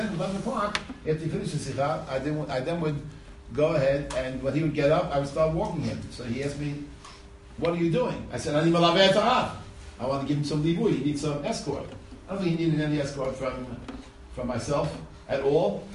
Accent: New York, United States; I said, of course I am. I grew up in New York.

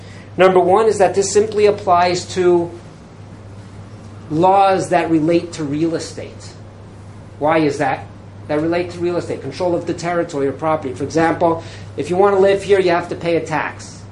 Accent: Los Angeles, California, United States; I'll give you another example. Growing up in Los Angeles, anyone from Los Angeles here?

